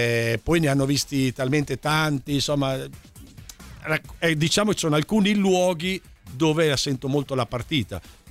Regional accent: Carpi, Emilia-Romagna, Italy; un altro che sento molto la partita è dalle mie parti, cioè Carpi, Modena

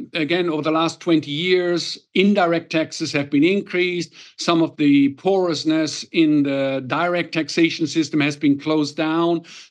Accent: Germany; now in Japan; as you know, I'm from Germany

